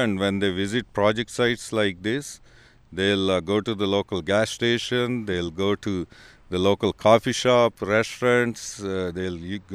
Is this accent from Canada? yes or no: yes; Calgary, Alberta, Canada; as well as in my hometown of Calgary.